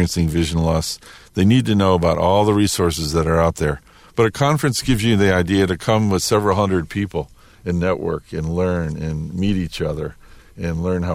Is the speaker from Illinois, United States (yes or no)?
yes; Des Plaines, Illinois, United States; November 10th, I believe, is going to be in Des Plaines, my hometown.